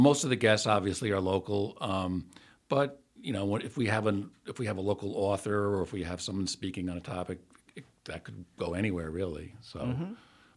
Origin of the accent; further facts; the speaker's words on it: Troy, United States; I'm from Troy.